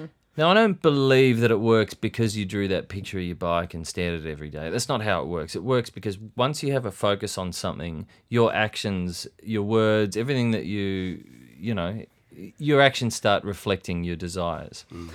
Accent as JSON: {"language": "English", "town": "Melbourne", "region": "Victoria", "country": "Australia", "tie": "born or raised there", "said": "just because we grew up in Melbourne in Australia in the, you know, 80s to noughties."}